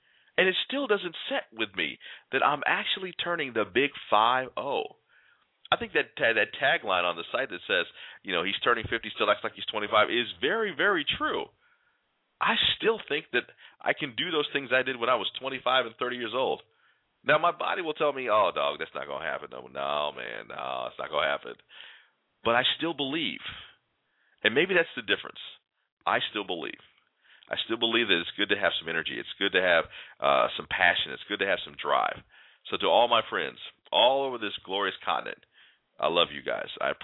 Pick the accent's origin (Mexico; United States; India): United States; Galesburg, Illinois; I do hope to get down to my hometown of Galesburg, Illinois, and pay the proper respects to that man.